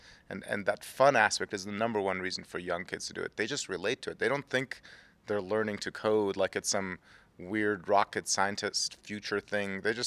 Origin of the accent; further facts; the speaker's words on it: Tehran, Tehran Province, Iran; I learned to code when I was growing up in Iran, in Tehran, during the Iran-Iraq war.